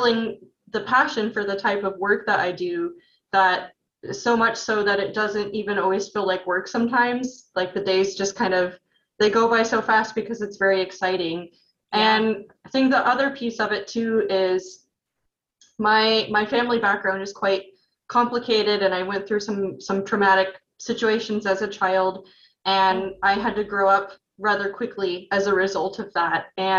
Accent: Oregon, United States; I mean, I'm originally from Oregon, so the climate's pretty much the same.

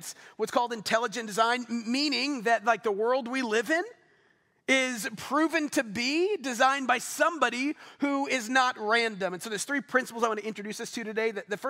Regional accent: Double Oak, Texas, United States; Because I grew up in Double Oak. Just got to say that, you know what I mean? And there's not a whole lot around here that compares to that.

